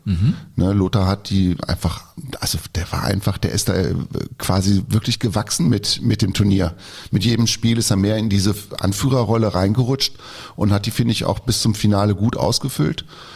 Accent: Lower Saxony, Germany; Der Günther Herrmann von Werder Bremen, ja, der ist in meiner Heimat, ist da aufgewachsen, im Schaumburger Land.

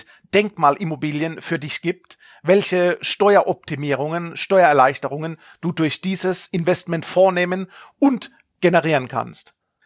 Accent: Baden-Württemberg, Germany; accent: Kurpfälzisch; now in Stuttgart, Germany; man hört es teilweise durch meinen Slang, dass ich aus dem kurpfälzischen Bereich bin, aus der Region Karlsruhe, Mannheim, Heidelberg

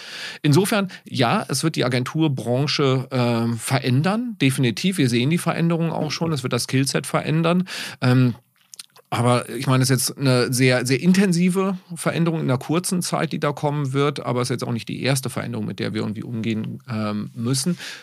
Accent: North Rhine-Westphalia, Germany; ich komme aus dem Sauerland

